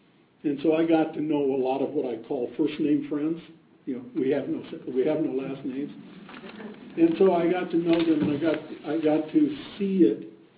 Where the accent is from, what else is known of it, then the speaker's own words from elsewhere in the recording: Iowa, United States; moved away as an adult; also born or lived in New York / Chicago / Kansas City; now in Atlanta, United States; I grew up in the Midwest, in Iowa. Then my wife and I moved from there to New York, a couple of places in New York, a couple of places in Chicago, Kansas City